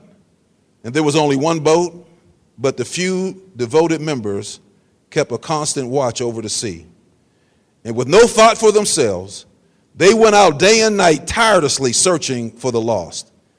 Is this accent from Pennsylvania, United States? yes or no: yes; Pittsburgh, Pennsylvania, United States; As a young man growing up in Pittsburgh, I was caught up in a life that was not pleasing to the Lord.